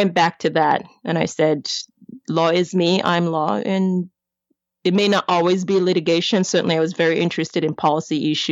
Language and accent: English; Lagos, Nigeria; I'm of Nigerian heritage. So even though I'm American, I guess, I am American. I grew up in Lagos, as I said.